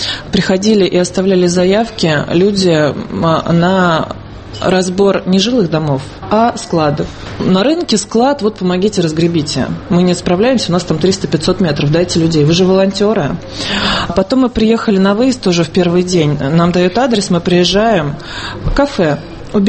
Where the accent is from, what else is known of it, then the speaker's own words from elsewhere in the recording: Moscow, Russia; что мы из Москвы